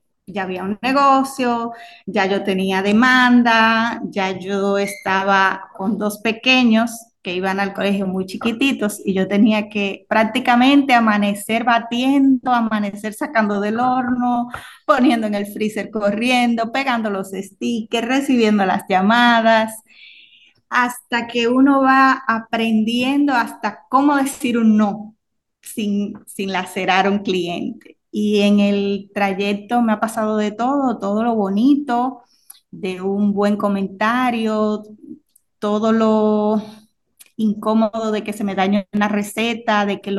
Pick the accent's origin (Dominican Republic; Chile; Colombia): Dominican Republic; Hato Mayor del Rey, Hato Mayor; yo soy de Hato Mayor del Rey, del pueblo, y soy hija de papá y mamá cocineros.